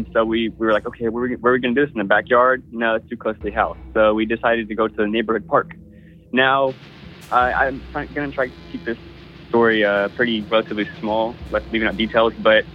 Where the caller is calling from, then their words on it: Houston, Texas, United States; relatively new listener of a few months, calling from Space City itself, Houston, Texas.